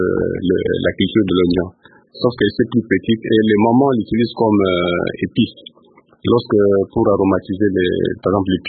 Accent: Kinshasa, DR Congo; Mais ici, chez nous, à Kinshasa

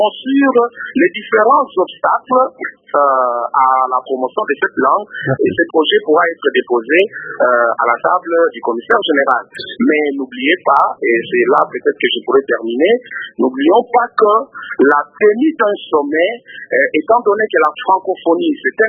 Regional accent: DR Congo; chez nous, en République démocratique du Congo

